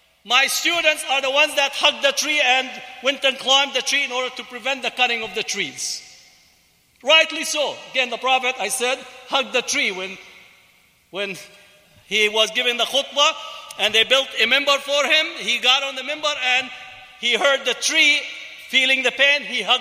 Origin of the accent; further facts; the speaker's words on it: Berkeley, California, United States; I come from Berkeley.